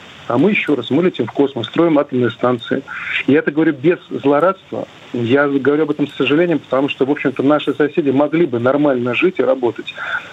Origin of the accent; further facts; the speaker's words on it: Belarus; Мы, белорусы, очень признательны россиянам